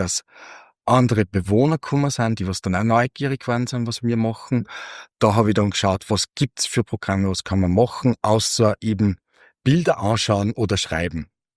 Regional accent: Micheldorf, Upper Austria, Austria; Ich komme aus Micheldorf

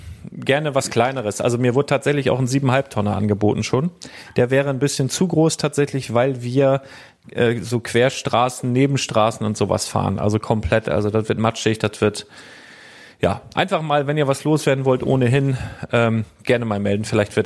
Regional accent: Germany; ich komme aus Deutschland.

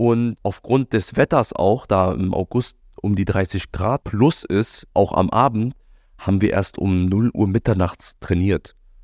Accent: Berlin, Germany; war weg von meiner Heimat Berlin.

